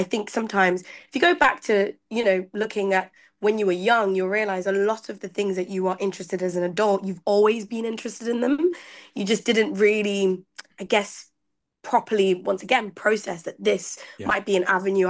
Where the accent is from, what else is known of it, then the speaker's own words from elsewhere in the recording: Milton Keynes, South East England, United Kingdom; I grew up in Milton Keynes. So went to private school in Kent Hill, went to private school in Bradford Village, went to Broughton Manor